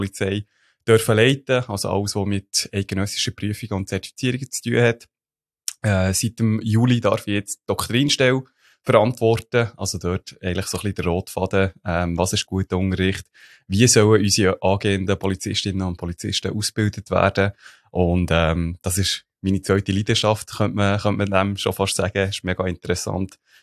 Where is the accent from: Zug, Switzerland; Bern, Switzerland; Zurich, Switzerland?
Bern, Switzerland; Ittigen; born or raised there